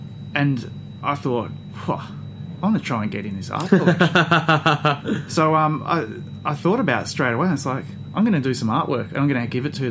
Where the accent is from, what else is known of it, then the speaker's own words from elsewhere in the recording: Australia; I'm an artist from Australia. I'm traveling the world